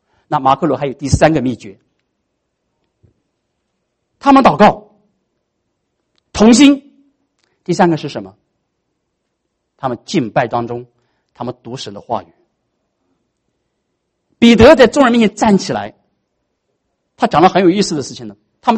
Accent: Northeast China, China; 按照我们东北人话，这是必须的，这是必须的

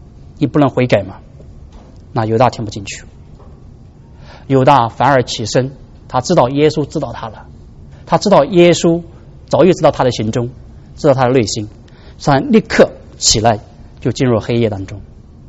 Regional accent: China; 我们中国人呢有个习惯，好朋友到你家来的时候啊，华人，我们华人都有这个习惯

